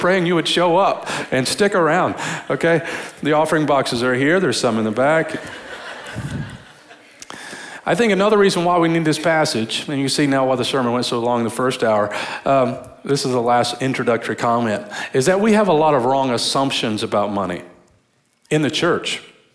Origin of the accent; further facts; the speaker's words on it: Detroit, Michigan, United States; born there; So I was born in Detroit, Michigan, to a family that worked in factories in Detroit, what people do in Detroit.